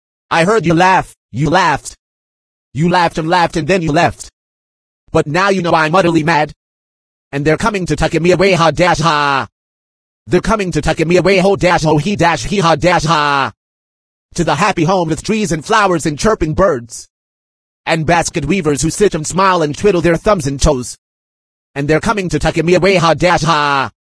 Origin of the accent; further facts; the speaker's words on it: United States; I would rather die first fighting you, because I am an American.